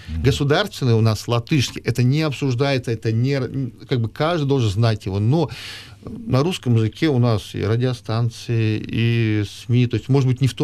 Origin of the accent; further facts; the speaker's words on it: Ukraine; now in Latvia; я там приеду с Латвии в Украину, я понимаю, я сам украинец